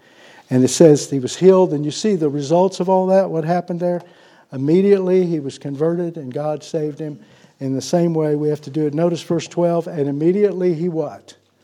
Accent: Pennsylvania, United States; And I was born in Pennsylvania, grew up in an Italian Catholic home, did all the things I was supposed to do. And I love my family and I love my church back there.

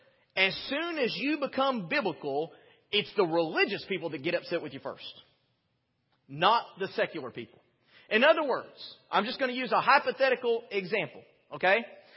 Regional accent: Mississippi, United States; Sometimes we do things because we're American. Sometimes we do things because we're Southern. Sometimes we do things because we're from Mississippi.

